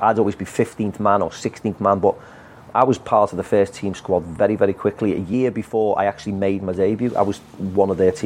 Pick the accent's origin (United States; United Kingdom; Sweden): United Kingdom; Liverpool, North West England; And I was from Liverpool, so it just rolled off me.